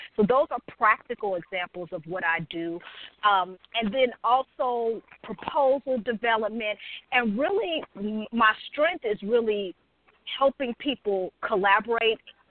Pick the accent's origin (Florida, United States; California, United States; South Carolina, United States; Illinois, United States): California, United States; San Francisco; also born or lived in Oakland; I am a California girl. I was born in Oakland, California, but also raised in San Francisco as well. So I'm a true Bay Area girl through and through, all day, every day.